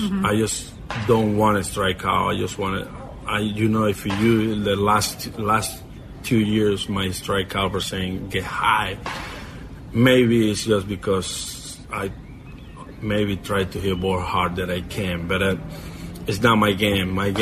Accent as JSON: {"language": "English", "country": "Venezuela", "tie": "born or raised there", "said": "I mean, we got bass in okay. Venezuela, in my hometown."}